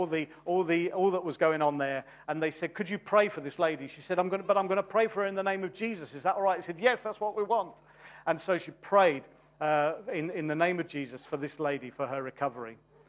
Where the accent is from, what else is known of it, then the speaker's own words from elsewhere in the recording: South East England, United Kingdom; People say, where are you from? Where are you from originally? Say, Surrey. They say, where are you from? Surrey.